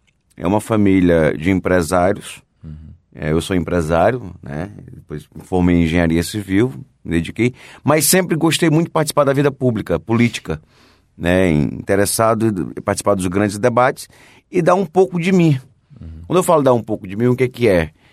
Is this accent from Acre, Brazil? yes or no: yes; Cruzeiro do Sul, Acre, Brazil; na minha escola de origem lá no Acre, que era o Instituto Santa Terezinha, que é em Cruzeiro do Sul, na minha terra natal.